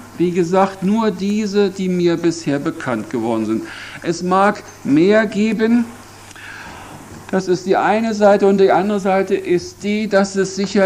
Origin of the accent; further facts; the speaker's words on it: Hanover, Lower Saxony, Germany; ich komme aus Hannover, das ist die Weltausstellung.